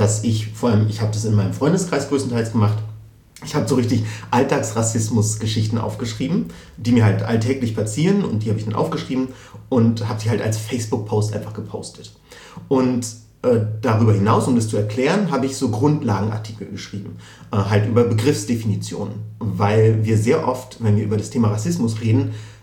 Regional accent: Berlin, Germany; Also es reicht nicht, wenn ich in Berlin sage, dann wird sehr oft immer noch nachgefragt, wo ich dann wirklich herkomme

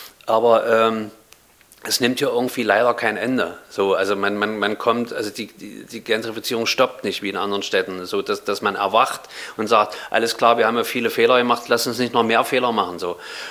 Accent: Berlin, Germany; born or raised there

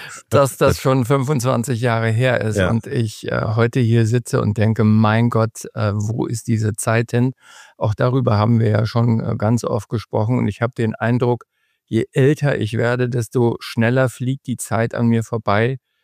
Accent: Lower Saxony, Germany; so als Niedersachse würde mir natürlich auch eine Insel mal gefallen

